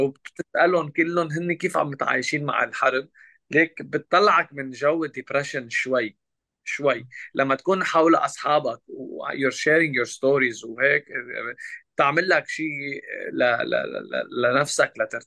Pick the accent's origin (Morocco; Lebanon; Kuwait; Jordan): Lebanon; نحن رايحين بامل انه نحن نقدر نعمل شيء كلبنانيه